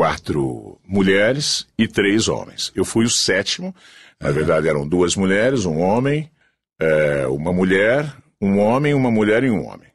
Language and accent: Portuguese; São Paulo, Brazil; born there; Eu nasci em São Paulo.